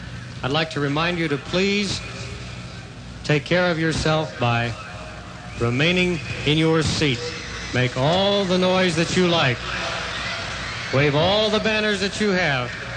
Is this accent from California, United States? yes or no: no; Atlanta, Georgia, United States; And I hope, because I'm from Atlanta, you'll give … the greatest welcome that I've ever heard for them.